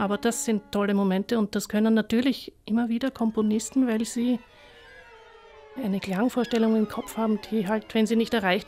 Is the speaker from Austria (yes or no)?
yes; Vienna, Austria; Ich spiele Geige. Ich komme aus Wien